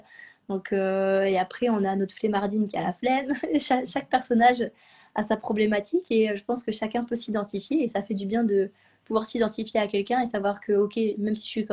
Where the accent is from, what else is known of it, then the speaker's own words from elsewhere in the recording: Toulouse, Occitanie, France; je suis toulousaine.